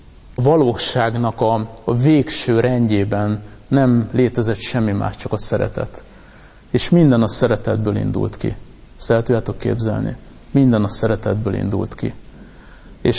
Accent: Hungary; nem véletlenül születtem magyar embernek, és Magyarországnak szüksége van ránk, hívőkre

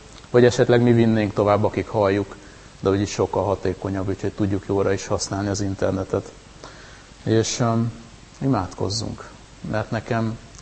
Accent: Hungary; azért említsük meg, mert magyar emberek vagyunk

